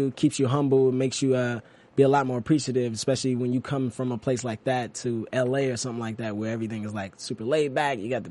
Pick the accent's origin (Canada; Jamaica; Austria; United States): United States; Maryland; also born or lived in Washington, D.C.; Man, well, I grew up, I was born in D.C. I grew up in Maryland, but I used to go back and forth through D.C.